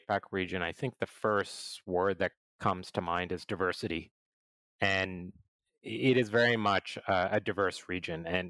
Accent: Canada; now in Singapore; Myself, I'm originally a Canadian, and I've been in Singapore and Asia for the last 15 years

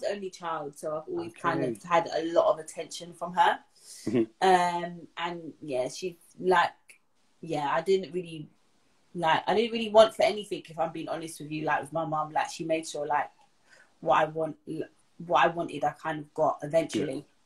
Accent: Jamaica; I'm Jamaican.

